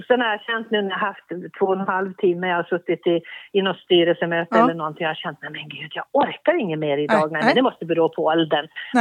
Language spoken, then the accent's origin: Swedish; Gotland, Sweden; accent: Gotland; Där kommer min gotländska fram lite också.